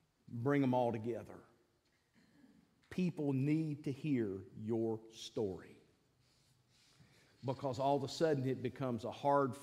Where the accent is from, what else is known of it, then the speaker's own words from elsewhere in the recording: East Coast, United States; I said, I'm not even from here. I'm from the East Coast.